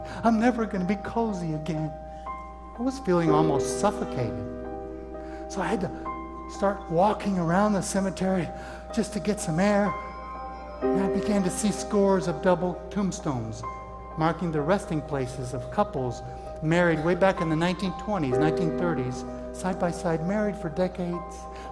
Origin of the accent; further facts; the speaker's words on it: Mexico; English is a second language; Now, growing up in Mexico, I'd seen how people manipulate religious objects very vividly